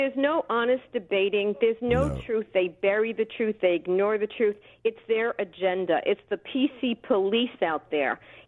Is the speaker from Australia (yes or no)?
yes; Melbourne, Victoria, Australia; I'm from Melbourne, Australia.